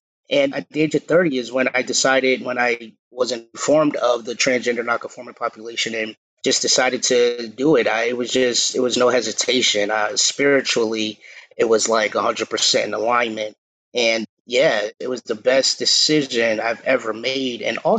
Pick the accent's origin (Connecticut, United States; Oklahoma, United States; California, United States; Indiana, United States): Connecticut, United States; New Haven; Yeah, so I grew up in New Haven, Connecticut, born and raised.